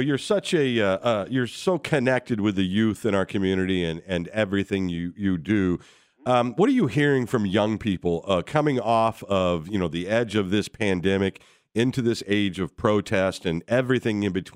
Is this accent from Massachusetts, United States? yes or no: no; Decatur, Illinois, United States; Growing up in Decatur, Illinois, we both grew up in this same community.